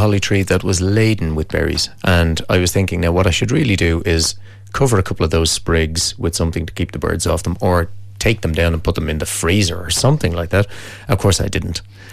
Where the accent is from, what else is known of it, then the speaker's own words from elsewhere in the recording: Kilkenny, Leinster, Ireland; from Crowan Cottages here in Kilkenny